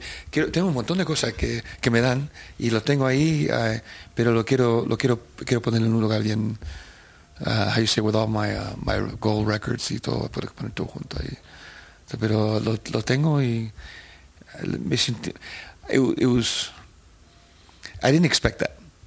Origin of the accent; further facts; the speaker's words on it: Viña del Mar, Valparaíso, Chile; I said, no, yo soy de Viña.